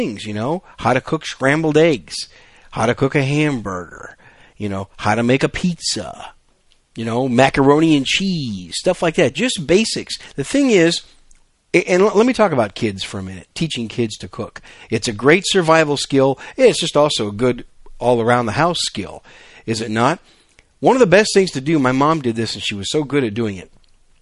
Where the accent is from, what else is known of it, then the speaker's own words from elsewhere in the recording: Wisconsin, United States; I grew up in Wisconsin up north. There's a lot of birchwood trees up there.